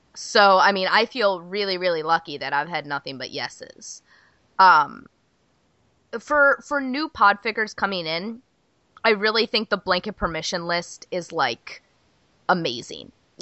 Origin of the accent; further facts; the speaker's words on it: Minnesota, United States; I'm from Minnesota, but I fucking hate Minnesota nice